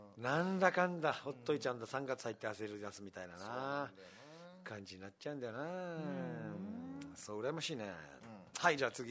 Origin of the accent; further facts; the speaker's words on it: Okinawa, Japan; 俺の実家が沖縄マラソン大体中間地点なんですよ